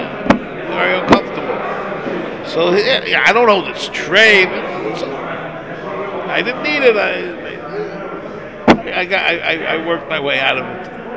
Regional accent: United States; now in Israel; I'm coming from America, man. I never heard of not being able to buy oranges 365 days a year.

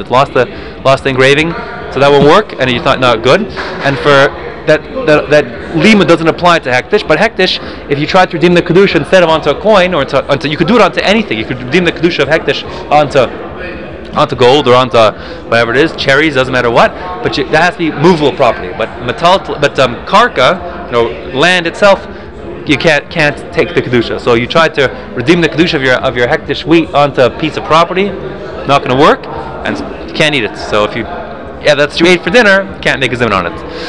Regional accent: South Africa; born there; I was born in South Africa, and I've witnessed this phenomenon.

